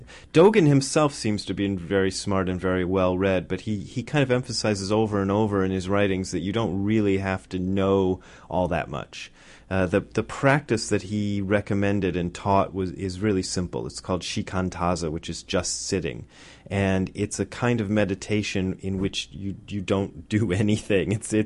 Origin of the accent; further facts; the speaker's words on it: Ohio, United States; also born or lived in Japan; I started in Ohio. I grew up in Ohio and then moved to Japan for a number of years